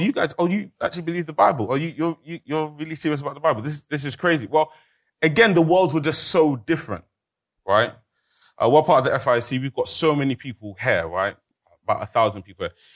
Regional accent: London, United Kingdom; also born or lived in Nigeria; I grew up in London. I spent some time in Nigeria in boarding school, but I grew up mostly in London, and I didn't know that. So I grew up in African Pentecostal churches.

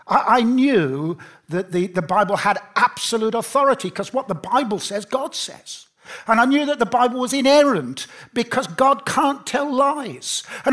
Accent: Birmingham, West Midlands, United Kingdom; I grew up in Birmingham, and my dad worked in a factory, and he had 1 week's holiday a year, and we always came to Blackpool.

